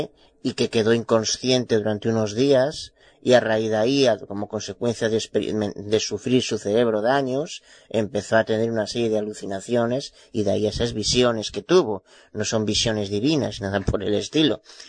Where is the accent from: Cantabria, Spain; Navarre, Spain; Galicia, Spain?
Galicia, Spain; Soy abogado de Galicia, España.